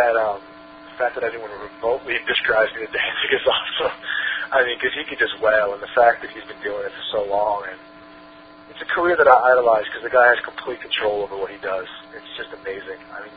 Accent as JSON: {"language": "English", "region": "New York", "country": "United States", "said": "when I'm a kid from New York, so, like, I grew up on, like, you know, like hardcore music and just big rock and roll"}